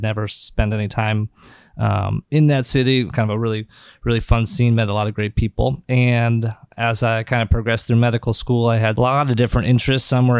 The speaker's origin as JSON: {"language": "English", "region": "Pacific Northwest", "country": "United States", "tie": "born or raised there", "said": "and then they stayed there and had me and my sister and never left. So I grew up in the Northwest."}